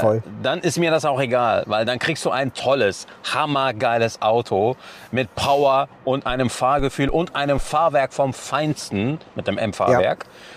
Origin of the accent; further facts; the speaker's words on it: Turkey; So, als Türke muss das gesagt werden.